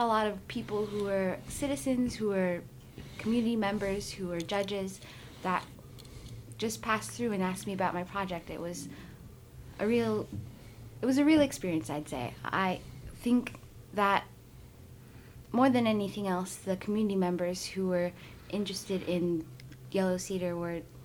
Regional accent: Alaska, United States; I'm from Nunavikwa, down in the Yukon Delta.

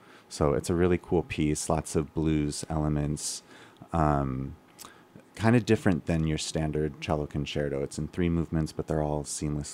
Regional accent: Oregon, United States; So I I grew up in Oregon

